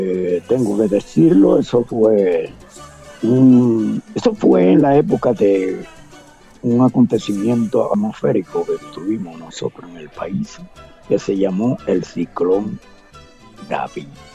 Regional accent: Dominican Republic; son los mismos problemas que tenemos nosotros en Santo Domingo

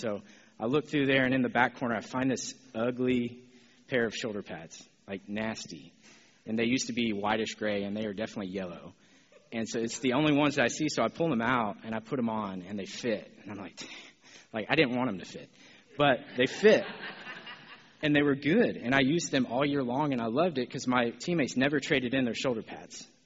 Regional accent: New Caney, Texas, United States; I grew up in New Caney and standing in the equipment room of New Caney High School

